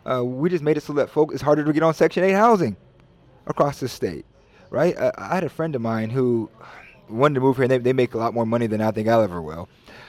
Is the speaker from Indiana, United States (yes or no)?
no; Waterloo, Iowa, United States; I went to school, born and raised in Waterloo, went to school in Cedar Falls, a small school.